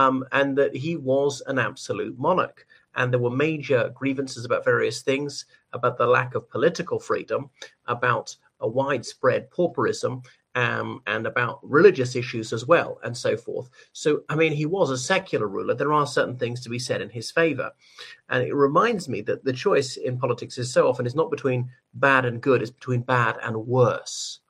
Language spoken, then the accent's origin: English; Ireland; o everyone … from Ireland.